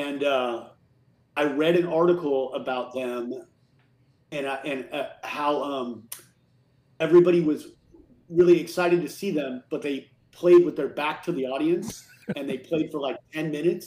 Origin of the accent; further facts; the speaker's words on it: California, United States; I grew up in California in the Bay Area.